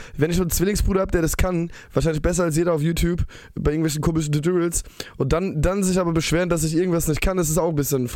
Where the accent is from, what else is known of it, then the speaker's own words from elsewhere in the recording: Darmstadt, Hesse, Germany; Nee, wir kommen aus Darmstadt. Wir kommen nicht aus Hamburg.